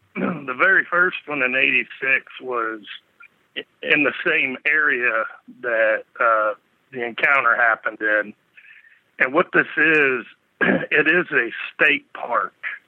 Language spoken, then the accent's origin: English; Los Angeles, California, United States; because I'm originally from Los Angeles, and I moved back in 88, and I ended up joining the military, and then I came home in 94.